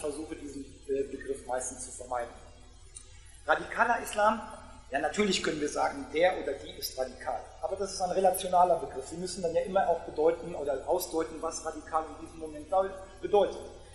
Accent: Gütersloh, North Rhine-Westphalia, Germany; Gütersloh, wo ich herkomme

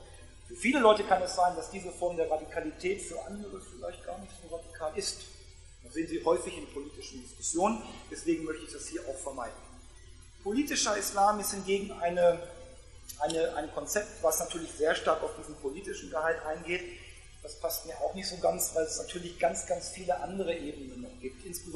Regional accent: Gütersloh, North Rhine-Westphalia, Germany; Gütersloh, wo ich herkomme

